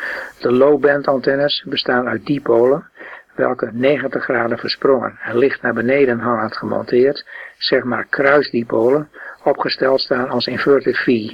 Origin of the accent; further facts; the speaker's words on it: Groningen, Netherlands; born there; als geboren Groninger met ouders uit de kop van Drenthe